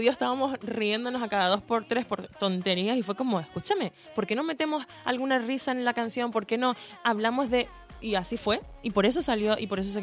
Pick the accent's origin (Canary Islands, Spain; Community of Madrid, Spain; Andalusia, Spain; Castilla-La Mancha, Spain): Canary Islands, Spain; pero creo que los canarios somos los más latinos que hay en España